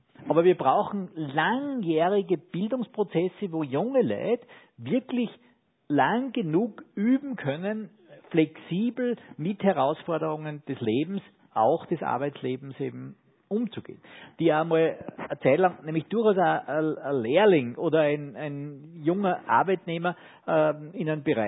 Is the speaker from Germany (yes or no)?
no; Austria; nicht nur als Österreicher, sondern auch als EU